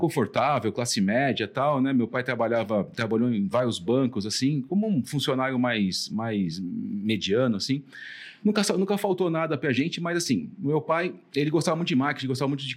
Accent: São Paulo, Brazil; Sou paulista.

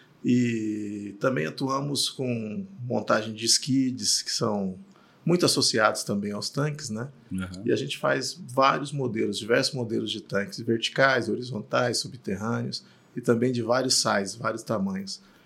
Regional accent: Cornélio Procópio, Paraná, Brazil; also born or lived in Rolândia; Eu nasci em Rolândia, cara. Foi muito motivo de piada na escola. Nasci em Rolândia, mas fui criado em Cornélio Procópio. E, enfim, fiz minha infância foi sempre ali no norte do Paraná.

